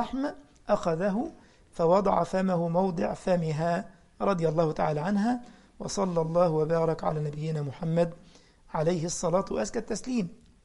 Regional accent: Egypt; عشان كده الريش دي عندنا في مصر هي دي الكباب اللي بتعمل الكباب، مش الكباب بتاعكم في ألمانيا ده

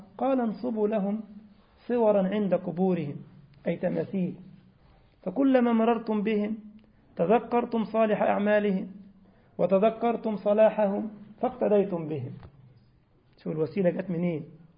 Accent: Egypt; وعندنا في بلدنا مصر على سبيل المثال يأتون من جنوبها من الصعيد يحملون العجول لسيدي فلان وسيدي علان

